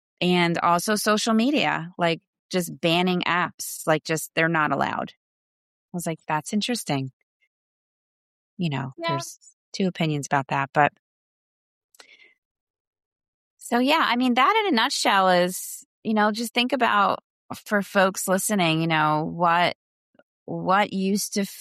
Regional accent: Northeast, United States; now in Wilmington, United States; And we're from the Northeast, so like we very much miss the snow for fun times, not to live in.

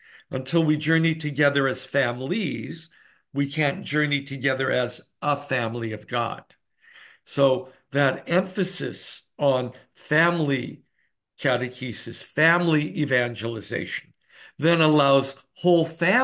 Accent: California, United States; coming from the West Coast, I grew up in California, and I came here after graduate studies.

